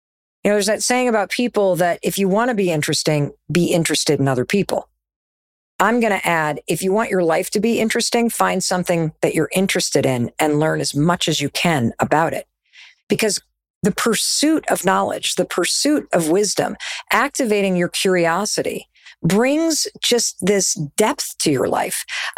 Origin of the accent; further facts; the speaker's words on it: North Muskegon, Michigan, United States; I grew up in Western Michigan in a town called North Muskegon.